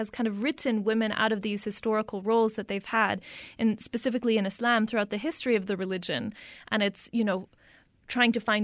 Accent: Salt Lake City, Utah, United States; I grew up here in Salt Lake, coming from an interfaith family, part Jewish, part Christian, and never belonging to the predominant faith.

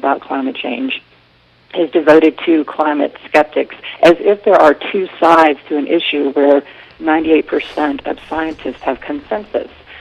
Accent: the South, United States; I'm from the Deep South

